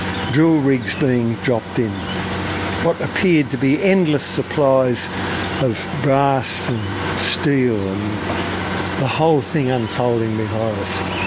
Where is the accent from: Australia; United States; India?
Australia; Victoria; I grew up in the Mallee in Victoria. There wasn't a whole lot going on there.